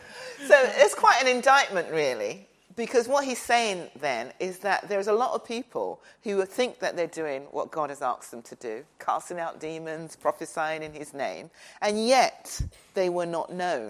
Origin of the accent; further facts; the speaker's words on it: London, United Kingdom; I was born in London many years ago. I'm not giving you the birth date, but I was born in London. My parents were from Nigeria